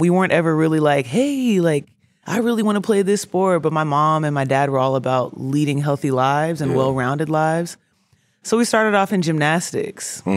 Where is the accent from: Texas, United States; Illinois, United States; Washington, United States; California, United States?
Texas, United States; Because I grew up in Texas. So I grew up watching a lot of Texas basketball.